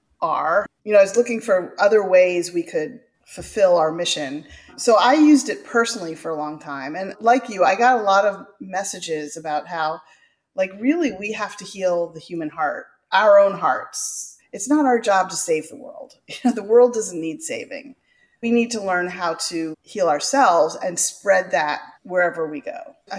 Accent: California, United States; And I'm from California. We have too much water.

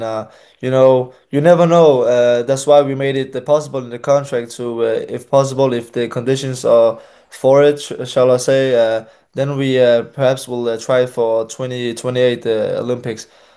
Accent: Denmark; It's different, when you're growing up and getting raised

